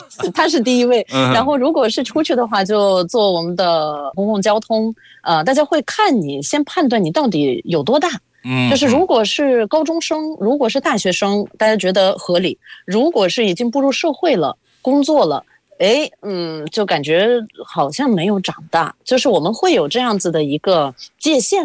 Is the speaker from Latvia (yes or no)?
yes; Latvia; Chinese is a second language; now in China; 虽然在我家乡现在如果我从中国回到拉脱维亚